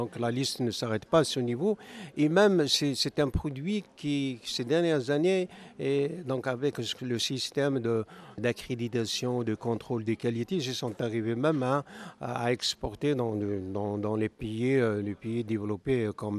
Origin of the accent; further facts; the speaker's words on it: Béjaïa Province, Algeria; je viens d'une région pratiquement à vocation figuiculture. C'est la région de Bni Maouj dans la région de Bidjaya en Algérie.